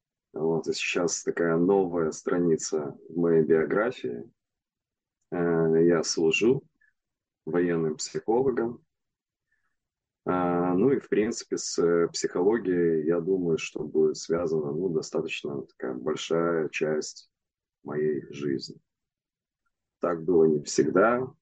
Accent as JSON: {"language": "Russian", "town": "Odesa", "region": "Odesa Oblast", "country": "Ukraine", "tie": "born or raised there", "said": "Неужели в моем родном городе, в Одессе, открылся центр осознанности"}